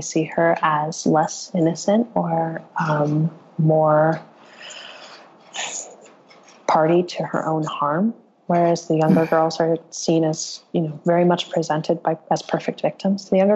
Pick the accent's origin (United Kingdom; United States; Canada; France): United States; both kind of personally and creatively and politically and as a, you know, as an American.